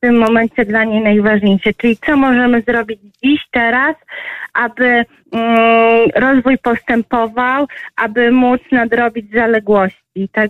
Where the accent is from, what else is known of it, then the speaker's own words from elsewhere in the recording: Lublin, Lublin Voivodeship, Poland; Ja miałam ten komfort, że jestem z Lublina